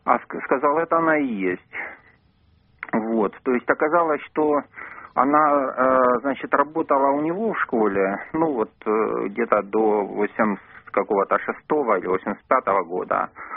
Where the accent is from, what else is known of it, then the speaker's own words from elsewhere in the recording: Rostov-on-Don, Rostov Oblast, Russia; я из Ростова-на-Дону.